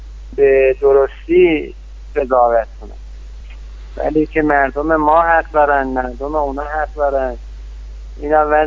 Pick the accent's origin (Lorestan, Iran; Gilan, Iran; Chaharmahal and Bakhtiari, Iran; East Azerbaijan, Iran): Chaharmahal and Bakhtiari, Iran; Shahrekord; مثلا تو شهر خودمون شهر کرد و بروجین